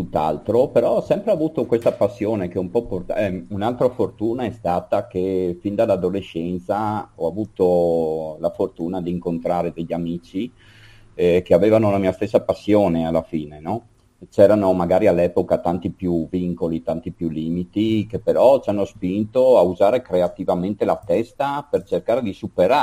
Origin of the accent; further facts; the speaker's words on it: Udine, Friuli-Venezia Giulia, Italy; io sono friulano, io sono nativo di Udine, anche se vivo in provincia di Pordenone